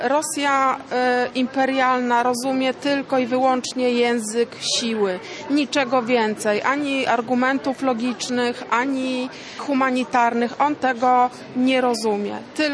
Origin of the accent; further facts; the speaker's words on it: Gdańsk, Pomeranian Voivodeship, Poland; jestem gdańszczanką, Polką.